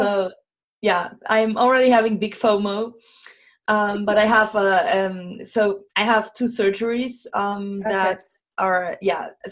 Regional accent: Luxembourg; first language Luxembourgish; English is a second language; having been born and raised in Luxembourg helped, because we are raised trilingually. Mm-hmm. And then on top, like, I mean, we speak, our mother tongue is Luxembourgish, and then we learn German and French very, very early. And then comes English

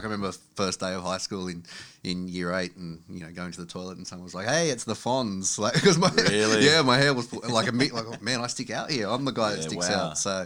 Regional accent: Lidcombe, New South Wales, Australia; But yeah, originally from Lidcombe until I was 14. Then I've got, you know, two sisters and mum and dad. They all moved up to the Central Coast. So at 14 years old, I didn't have any choice. So I went to the Central Coast as well

